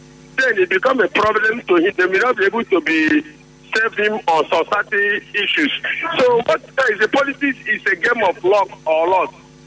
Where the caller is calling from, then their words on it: Nigeria; calling from Apoki, Kesa.